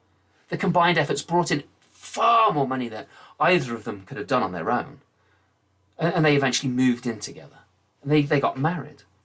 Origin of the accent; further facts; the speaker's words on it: England, United Kingdom; because I think I should tell an English story as an Englishman.